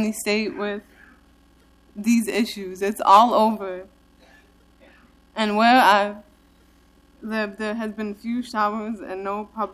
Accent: New York, United States; now in Portland, United States; This is now the second time I've spoken before all of you. I'm from New York and I've lived in Portland before coming back in January.

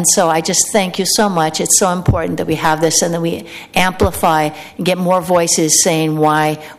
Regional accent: Bend, Oregon, United States; also born or lived in Klamath Falls; I grew up in Bend and Klamath Falls.

